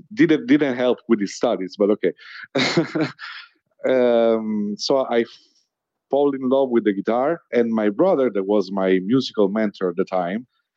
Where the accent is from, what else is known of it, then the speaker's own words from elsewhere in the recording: Rome, Lazio, Italy; English is a second language; I'm from Rome.